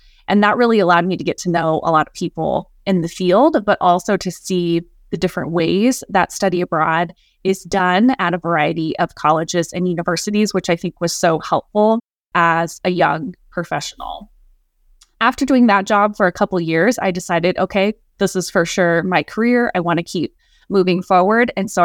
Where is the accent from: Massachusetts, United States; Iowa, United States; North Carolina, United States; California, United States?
Iowa, United States; So I grew up in Iowa, and I ended up settling on Central College, which is a small private college in Iowa with a long history in study abroad.